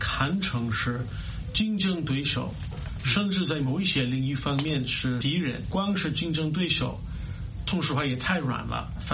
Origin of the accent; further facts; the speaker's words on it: United States; 到底想要什么，他是用一些什么方式，我们美国人也不太清楚